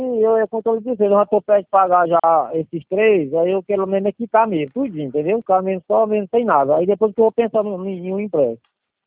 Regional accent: Piauí, Brazil; Eu sou do Piauí.

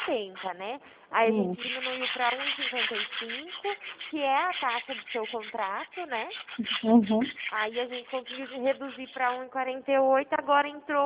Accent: Araras, São Paulo, Brazil; Araras mesmo

